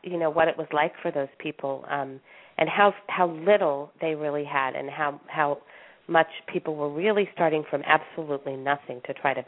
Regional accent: California, United States; I grew up in Southern California, we used to see, you know, stunt riders and different things

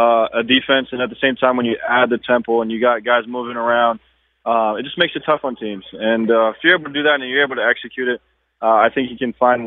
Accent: Hawaii, United States; For us growing up in Hawaii and you know going to the same high school as him

